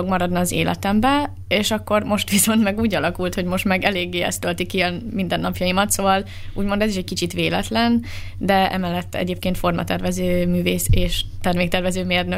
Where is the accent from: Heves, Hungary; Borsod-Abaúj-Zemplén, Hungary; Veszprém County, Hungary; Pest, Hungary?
Borsod-Abaúj-Zemplén, Hungary; mezőkövesdi vagyok, akkor így szembesítenek is vele, hogy hát igen, a téj betűidről hallatszik, és én meg így, yes, igen, én matyó vagyok.